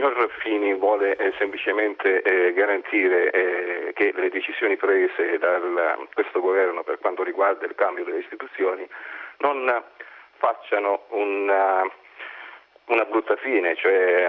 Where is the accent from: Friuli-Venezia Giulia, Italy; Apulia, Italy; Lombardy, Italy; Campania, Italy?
Apulia, Italy; essendo io pugliese